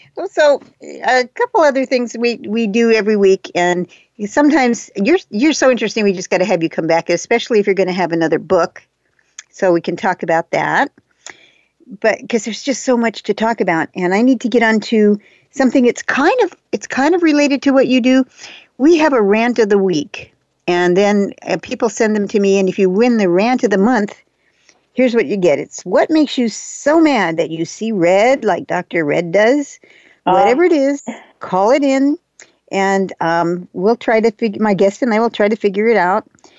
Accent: Japan; first language Japanese; English is a second language; I was raised in Japan, and that's my first language, is Japanese.

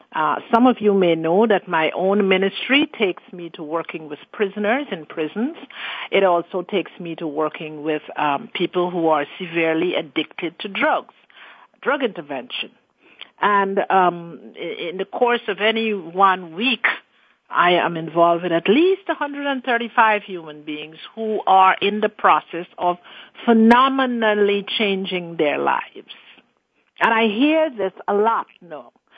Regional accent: Guyana; born there; I was born in Guyana, South America

